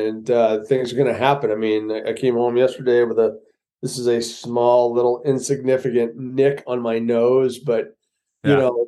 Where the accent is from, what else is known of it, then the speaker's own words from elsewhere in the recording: Portsmouth, New Hampshire, United States; I grew up, I was born up in Portsmouth, New Hampshire. My father was in the Air Force.